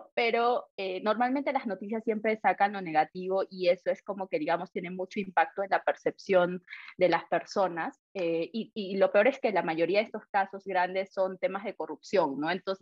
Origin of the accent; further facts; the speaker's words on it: Yunguyo, Puno, Peru; moved away; yo soy de Yunguyo en realidad, que es una región, es un distrito que está pegado a Bolivia, y regreso después de 10 años.